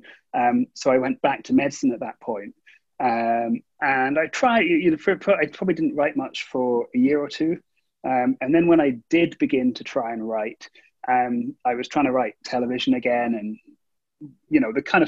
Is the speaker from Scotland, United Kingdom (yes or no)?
yes; Scotland, United Kingdom; I grew up in Scotland and, you know, we don't have natural disasters.